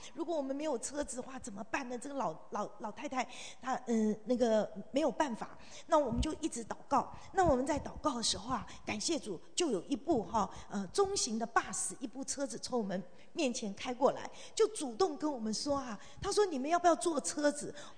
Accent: China; 所以我们中国人嘛，就很喜欢照相，去哪里旅游都要啪。

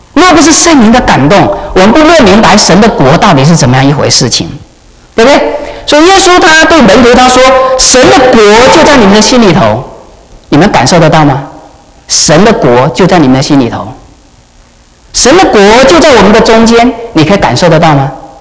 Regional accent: Hong Kong; now in Canada; 还是说我们从香港移民过来的时候的话，哎，香港开车是在哪边？

